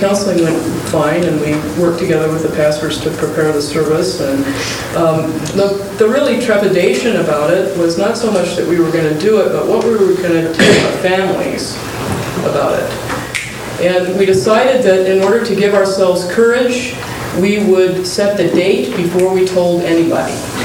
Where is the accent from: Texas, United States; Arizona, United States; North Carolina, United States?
Texas, United States; now in Minnesota, United States; Yes, I am from Texas, and a transplant to Minnesota.